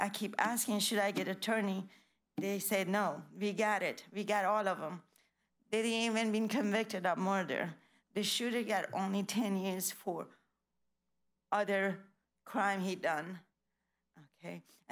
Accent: Gainesville, Florida, United States; English is a second language; I'm from Gainesville.

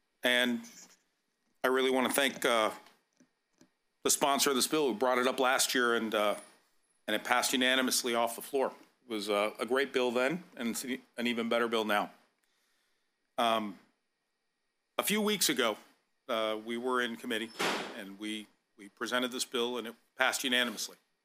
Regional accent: Florida, United States; because we come from Miami-Dade County, where we have the largest population in the state of Florida

